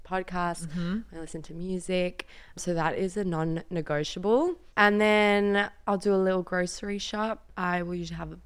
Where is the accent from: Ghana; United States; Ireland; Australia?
Australia; Perth, Western Australia; now in Melbourne, Australia; I live in the best city in the world, Melbourne. I think I grew up in Perth. I love Perth